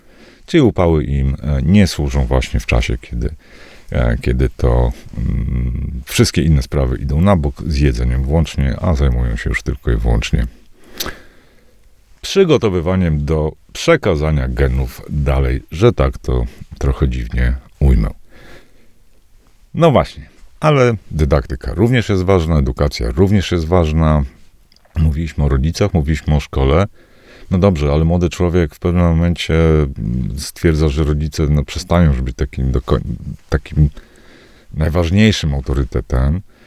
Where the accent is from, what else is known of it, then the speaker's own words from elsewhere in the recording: Podlaskie Voivodeship, Poland; born there; ja się urodziłem w specyficznym miejscu. To taki mały instytut zagubiony gdzieś wśród mokradeł biebrzańskich.